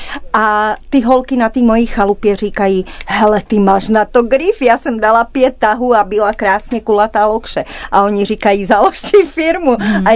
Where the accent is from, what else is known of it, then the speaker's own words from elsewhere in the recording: Pezinok, Bratislava Region, Slovakia; já pocházím z Pezinka u Bratislavy.